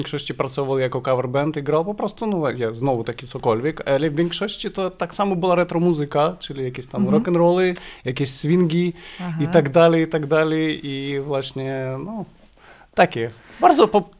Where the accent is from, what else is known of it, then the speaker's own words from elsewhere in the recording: Kyiv, Ukraine; moved away as an adult; now in Poland; Jestem z Kijowa